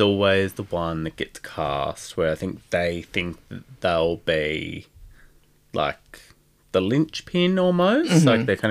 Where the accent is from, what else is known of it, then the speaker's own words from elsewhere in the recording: Sydney, New South Wales, Australia; I'm that from Western Sydney too, doll.